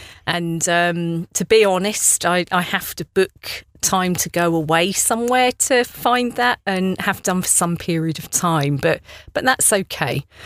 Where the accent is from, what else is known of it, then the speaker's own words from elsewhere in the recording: Luton, East of England, United Kingdom; moved away as an adult; I grew up in Luton in Bedfordshire, and then I left there when I went to university. I went to Manchester to do a physics degree